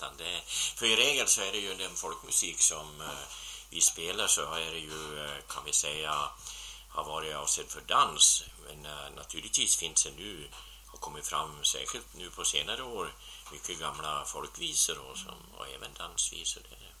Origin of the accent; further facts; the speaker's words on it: Vikmanshyttebruk, Dalarna County, Sweden; born there; also born or lived in Uppland / Östergötland; now in Värmland, Sweden; Jag är född i Vikmanshyttebruk i södra Dalarna. Fast jag har ju varit bosatt i Uppland och Östergötland och på ända sedan 32 har jag väl inte bott hemma.